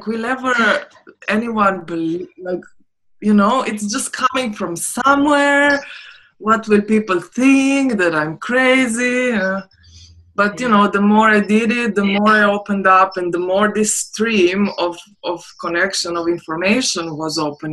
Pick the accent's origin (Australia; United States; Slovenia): Slovenia; We are both from Slovenia. So, and both we are approximately the same age. And so we were growing up in ex-Yugoslavia, which was a socialist country.